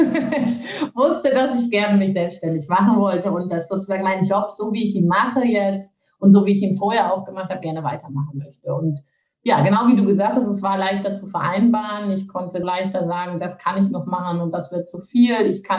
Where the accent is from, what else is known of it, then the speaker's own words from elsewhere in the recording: Rhineland, Germany; moved away as an adult; also born or lived in Netherlands; bin aber Deutsche, komme aus dem Rheinland ursprünglich und bin dann in die Niederlande gegangen fürs Studium